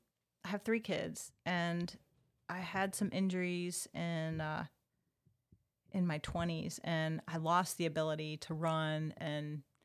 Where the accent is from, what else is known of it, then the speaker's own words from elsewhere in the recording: Midwest, United States; And I was a swimmer growing up in the Midwest.